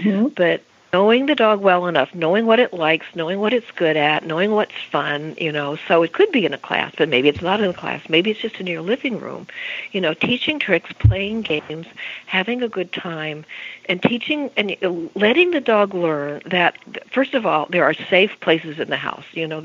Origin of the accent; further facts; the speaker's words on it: Arizona, United States; I grew up in Arizona and did a lot of riding when I was young.